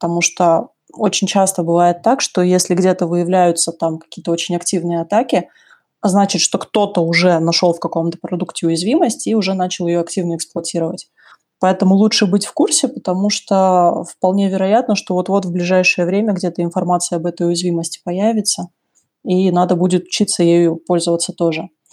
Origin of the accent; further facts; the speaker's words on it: Astana, Kazakhstan; когда я в Астану вернулась, я родом из Казахстана, из Астаны, из Нур-Султана, простите, нас переименовали.